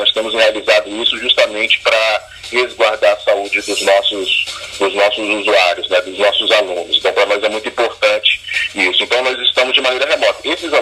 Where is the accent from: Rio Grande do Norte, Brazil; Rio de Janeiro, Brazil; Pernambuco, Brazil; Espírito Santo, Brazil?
Espírito Santo, Brazil; Vitória; Então, eu sou de uma região aqui de Vitória da Grande São Pedro, de São Pedro 5 especificamente, e fui aprender música com 15 anos em um projeto social também.